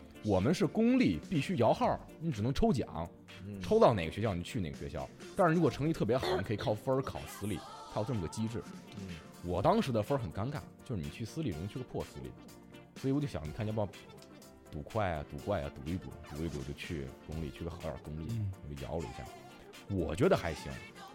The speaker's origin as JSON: {"language": "Chinese", "region": "Tianjin", "country": "China", "tie": "born or raised there", "said": "是天津，但是大少爷也可以叫。为什么一定要说我是天津的？"}